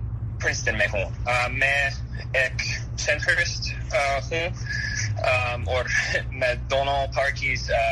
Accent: Rhode Island, United States; Urdu is a second language; میں road island سے ہوں. اوریجنلی

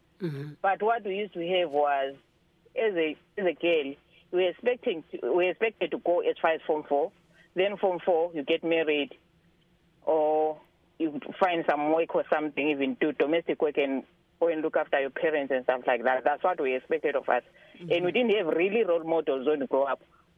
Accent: Matabeleland South, Zimbabwe; Well, I grew up in Matabeleland South, in rural Matabeleland South. And I had all my education from grade 1 up to form 4 in rural Matabeleland South.

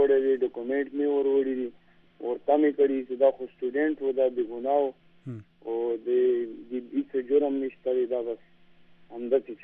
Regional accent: Khyber Pakhtunkhwa, Pakistan; بالکل زه د ورګزو ایجنسی سره تعلق ساتم

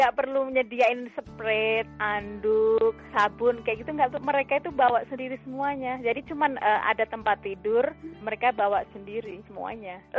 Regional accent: Indonesia; Indonesian is a second language; moved away; Aku dari Indonesia, bahasa Inggrisku kurang bagus. Sekolah juga lulusan cuma SMA saja kan.

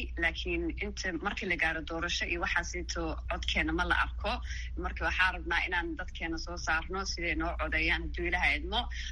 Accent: United States; Annaka Maraykan baan deganahay, Maraykan baan joognay 23 sano, halkan baan wax ku bartay, halkan baan ku koray

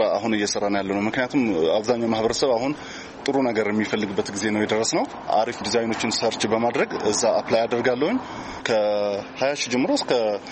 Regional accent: Mekelle, Tigray, Ethiopia; ተወልጄ ያደግኩት እዚሁ መቀሌ ከተማ ሆኖ ቀበሌ 18 እና ገና ህፃን ልጅ ሁኜ ከአባቴ ጋር ነው ይህን ስራ እየሰራሁ ያደግኩኝ።

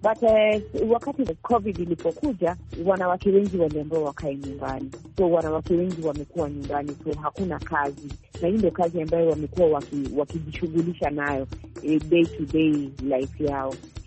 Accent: Kibra, Nairobi, Kenya; Mimi natoka mtaa wa Kibra

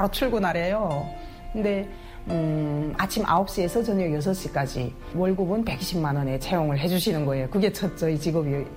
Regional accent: North Korea; now in South Korea; 제가 사실은 북한에서 왔는데

